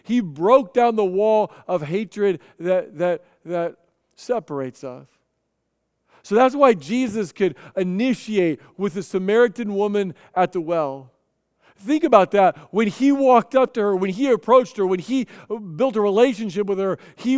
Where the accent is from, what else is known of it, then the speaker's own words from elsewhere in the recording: Missouri, United States; He's raised in South Carolina. I was raised in Missouri.